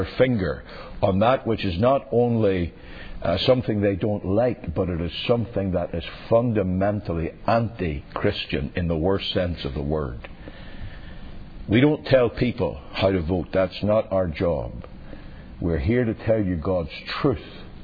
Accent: United Kingdom; now in United States; I say your nation because I'm still British, and I can't vote in American elections.

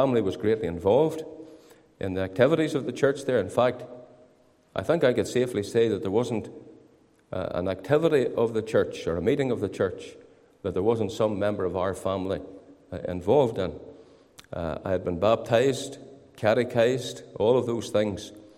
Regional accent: Northern Ireland, United Kingdom; I was brought up in County Down in the country, between the towns of Saintfield and Carriduff, in an area there known as the Ockley Hill.

